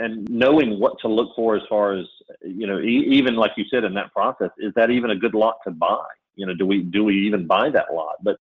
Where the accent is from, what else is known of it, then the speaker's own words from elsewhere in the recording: Georgia, United States; I mentioned earlier, I came from Georgia. Down to Florida